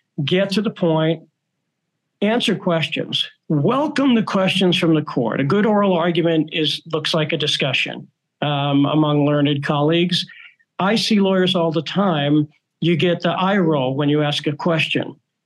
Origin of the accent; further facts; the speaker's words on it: Brooklyn, New York, United States; I'm from Brooklyn, New York originally. I could talk very fast